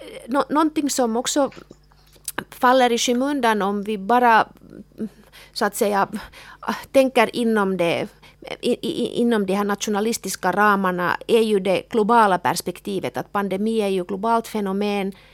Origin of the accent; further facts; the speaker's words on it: Kemi, Lapland, Finland; jag kommer ju själv från Kemi nära svenska gränsen, Torneå och Haparanda